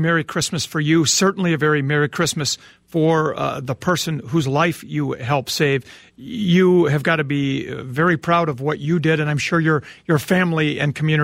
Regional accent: Edina, Minnesota, United States; Well, I know it well. I'm from Edina myself.

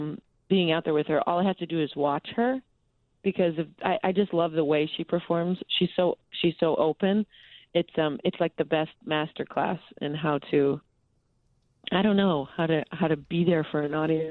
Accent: Evanston, Illinois, United States; Well, I grew up in Evanston.

